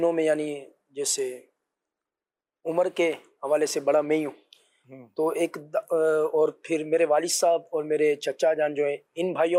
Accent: Karachi, Sindh, Pakistan; born there; پھر اس کے بعد جو پیدائش جو ہے وہ یقیناً کراچی.

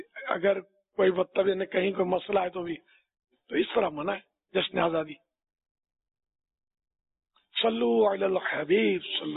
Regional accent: Karachi, Sindh, Pakistan; born there; تو 50 کی پیدائش ہے میری. تو یہ پاکستان میں کراچی میں, پاکستان کے دل کراچی, واقع دل ہے یہ, مدینے سے بھی قریب ہے یہ, تو اس میں میری پیدائش ہے. تو یوں میں تو اصلاً نسلاً پاکستانی ہوا

